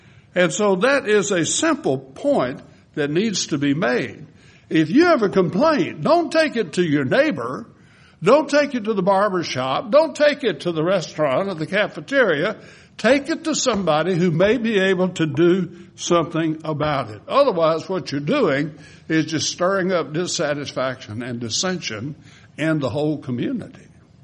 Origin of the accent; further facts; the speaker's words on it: Winnfield, Louisiana, United States; I grew up in Wynn Parish. Okay, so they had their own little collection of sayings, right? Winfield, my hometown.